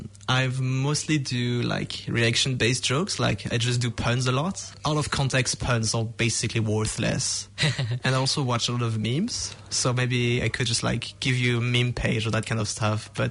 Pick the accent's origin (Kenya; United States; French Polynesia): French Polynesia; first language French; English is a second language; I came from French Polynesia, which is an island in the Maori Maori Pacific Islands.